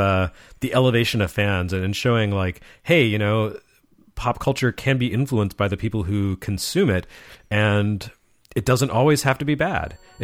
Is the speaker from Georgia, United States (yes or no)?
no; Lubbock, Texas, United States; I seem to remember like one station in where I grew up in Lubbock, Texas, would run it in the afternoons